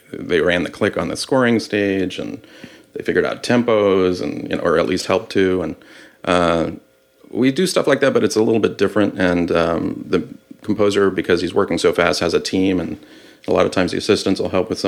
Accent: Texas, United States; also born or lived in Boston / Connecticut / New York / London; My parents are Cuban. I was born in Boston. I grew up in Texas. I went to school in Connecticut. I've lived in New York

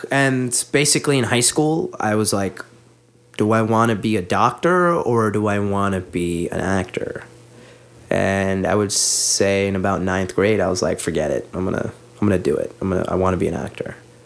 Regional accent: New York, United States; also born or lived in Putnam County, New York; I grew up in Westchester, New York, Putnam County, but nobody knows where that is. But if I say Westchester, people know.

